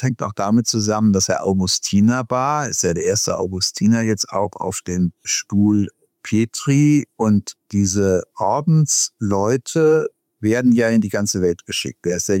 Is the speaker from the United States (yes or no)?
yes; United States; Und als Amerikaner erwarten wir doch jetzt auch alle irgendwie